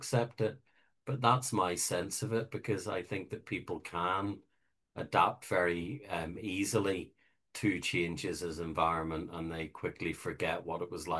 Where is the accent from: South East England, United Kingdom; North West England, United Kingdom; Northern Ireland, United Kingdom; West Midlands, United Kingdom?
Northern Ireland, United Kingdom; Belfast; when I grew up in Belfast, there was a significant permanent military presence on the streets.